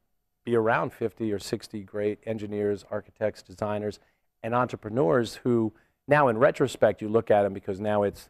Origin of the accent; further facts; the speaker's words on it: Ireland; Obviously, I'm Irish.